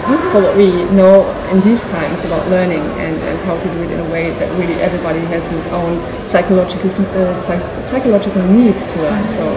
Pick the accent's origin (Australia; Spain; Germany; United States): Germany; Berlin; I'm from Berlin